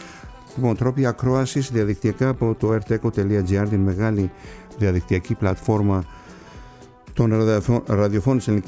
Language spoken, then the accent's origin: Greek; Kasos, South Aegean, Greece; στους δικούς μου εκεί στο νησί μου στην Κάσο